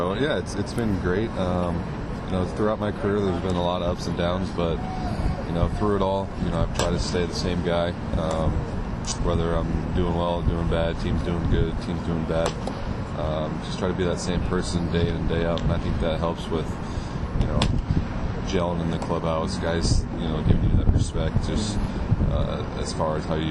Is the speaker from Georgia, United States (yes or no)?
no; Lincoln, Nebraska, United States; I grew up in Lincoln, Nebraska, actually not too far from Kansas City.